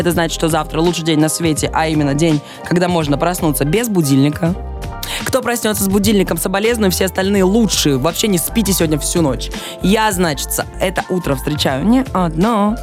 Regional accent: Vladikavkaz, North Ossetia–Alania, Russia; now in Saint Petersburg, Russia; я приехал из Владикавказа.

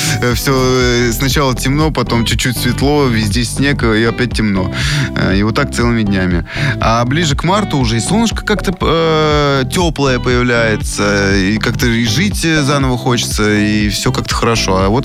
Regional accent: Moscow, Russia; я хоть и москвич, но рос в деревне, поэтому мне вот это все не страшно. Я с детства в навозе.

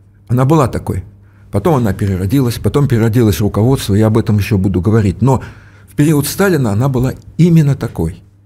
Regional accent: Ukraine; moved away; Я сам с Украины, ведь в Полтаве жил, работал. И когда уже в Москве я работал в Кремле на ответственных должностях

